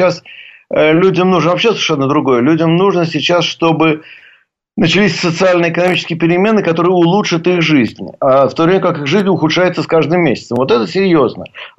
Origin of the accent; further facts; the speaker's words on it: Moscow, Russia; И кроме того, просто как москвич, я могу сказать, что он там нормально будет смотреться